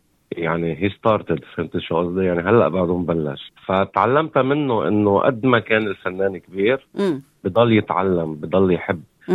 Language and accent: Arabic; Palestine; now in Australia; وأنا كفلسطيني ما إلي بلد، فهوني أستراليا هلا هي بلدي وبعتبرها بلدي.